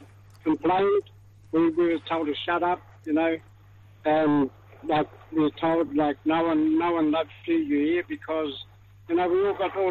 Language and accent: English; Narrogin, Western Australia, Australia; So I'm from Narangra. That's located about 300 kilometres southeast of Perth in the Central Great Southern.